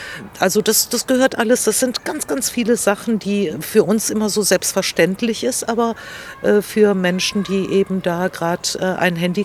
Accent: Greece; Ich komme ja aus Griechenland

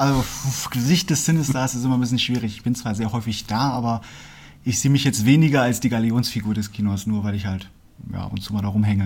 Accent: Herbststein, Hesse, Germany; ich bin halt auf dem Dorf aufgewachsen, Herbststein, klar, aber ich hatte mich relativ dann schnell auch nach Fulda gezogen, als ich mit dem Studium angefangen habe.

